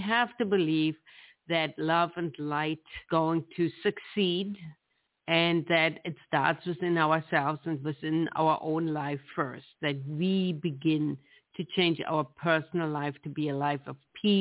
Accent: Germany; It reminds me of growing up in Germany, where we celebrated in Christmas the birth of Jesus

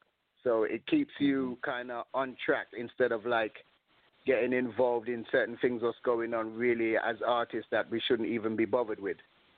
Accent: London, United Kingdom; also born or lived in Jamaica; I come from Northwest Tenhausen in England, London. Go and check out the stats for yourself. I lived in Jamaica for at least 23 years. That's how I got to know all these artists. My parents came from Nigeria, so I'm an African child.

